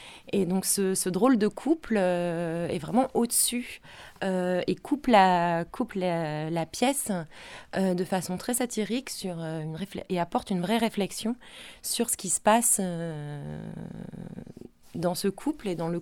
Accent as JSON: {"language": "French", "country": "France", "said": "chez nous en France"}